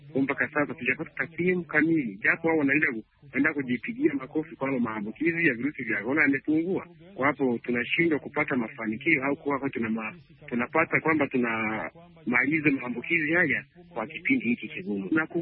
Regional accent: Kiewa, Kagera, Tanzania; natoka Kiewa, Kagera, Tanzania.

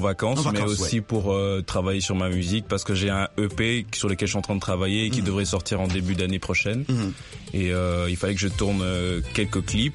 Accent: Kinshasa, DR Congo; je suis congolais, né congolais, grandi au Congo, mais bon, j'ai passé quelques années ici dans l'état de l'Ohio, à Cleveland.

